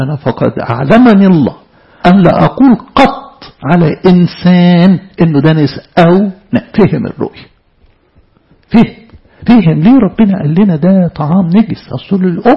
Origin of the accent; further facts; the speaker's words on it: Egypt; يعني من ضمن الحاجات برضو ان احنا كمصريين عموما يعني ما بنهتمش بيها